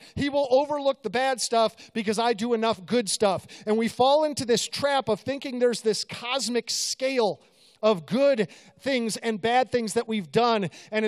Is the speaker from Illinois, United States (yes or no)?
yes; Chicago, Illinois, United States; I grew up in Chicago, okay? I'm a Bears fan.